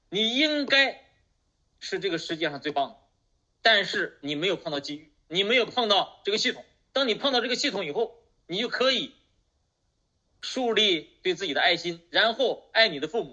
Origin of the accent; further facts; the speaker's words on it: China; 我们中国人很聪明啊